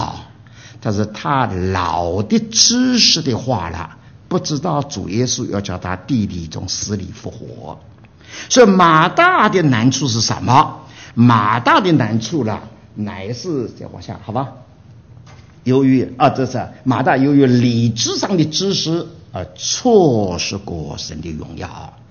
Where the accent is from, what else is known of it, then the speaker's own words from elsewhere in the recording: China; 那饼张给谁，美国人不懂，我们中国人懂的。